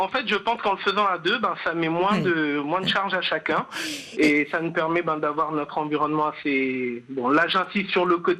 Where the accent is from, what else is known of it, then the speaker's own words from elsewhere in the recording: Senegal; j'ai grandi au Sénégal dans une famille, on va dire, de la bourgeoisie moyenne.